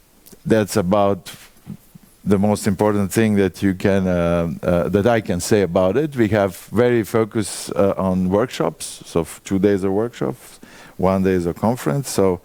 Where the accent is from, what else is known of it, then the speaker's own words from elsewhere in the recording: Croatia; I'm from Croatia.